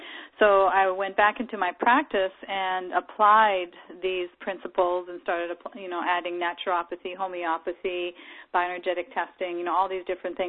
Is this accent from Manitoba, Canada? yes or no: yes; Saint Boniface, Manitoba, Canada; I grew up in Saint Boniface in the province of Manitoba.